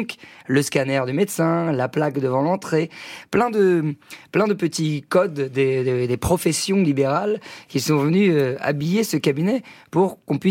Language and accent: French; Paris, Île-de-France, France; créer au cœur de la ville un cabinet à Paris, parce que je suis parisien.